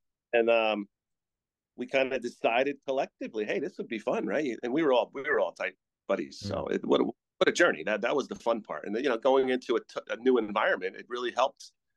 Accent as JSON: {"language": "English", "town": "Norwell", "region": "Connecticut", "country": "United States", "said": "I'm from Norwell, Connecticut"}